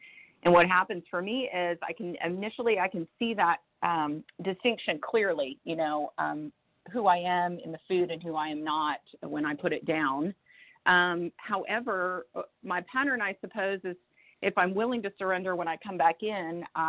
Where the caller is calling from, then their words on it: Florida, United States; I'm calling from Northwest Florida.